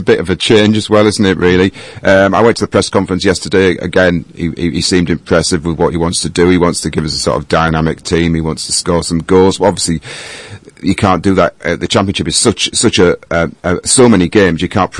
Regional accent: North East England, United Kingdom; born there; It was Yorkshire when I was born here, and Alex the same.

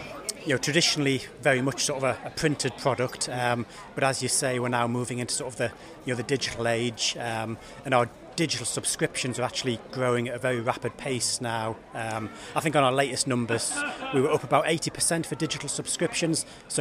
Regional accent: North East England, United Kingdom; Originally, I'm from Northumberland, near Hexham.

